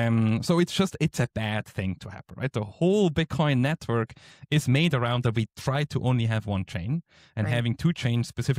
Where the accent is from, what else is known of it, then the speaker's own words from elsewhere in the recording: Switzerland; English is a second language; I am from Switzerland in the end, to be neutral and just explain technically.